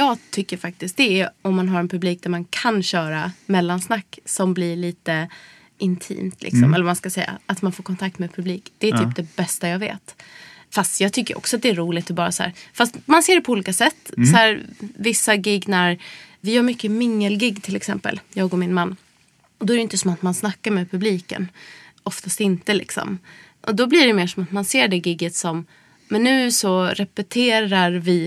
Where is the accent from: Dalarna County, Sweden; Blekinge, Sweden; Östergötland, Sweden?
Dalarna County, Sweden; accent: Dalarna dialect; Jag har ju inte stockholmska sen barnsben, men jag, på något sätt som att när jag släpper, då blir det ändå något så här, fast blandat med mitt gamla dalmål.